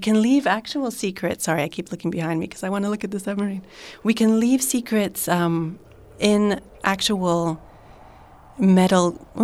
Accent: England, United Kingdom; moved away as an adult; also born or lived in Singapore / United States; So I was born in Singapore. My father was a journalist for the Wall Street Journal. So I lived in Singapore till I was 4 and then moved to England, where I lived till I was 18, and then lived in the States for a few years.

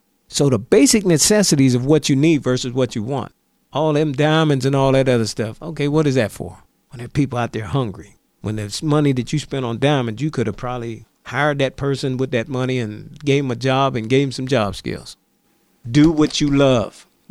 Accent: McKeesport, Pennsylvania, United States; Growing up in McKeesport, and I grew up in Harrison Village, all the way up to the age of 12. Then we ended up moving to Evans Avenue, which was one of the first black families on Evans Avenue at that time.

